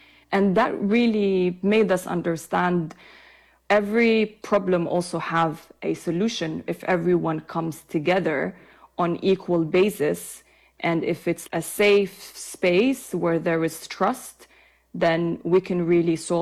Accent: Tripoli, Tripoli District, Libya; So I grew up in Tripoli, Libya.

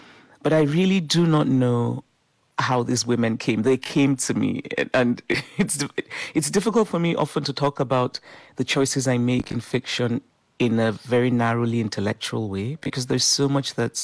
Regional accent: Nigeria; She's from Guinea, I'm Nigerian, she's Muslim, I'm Christian

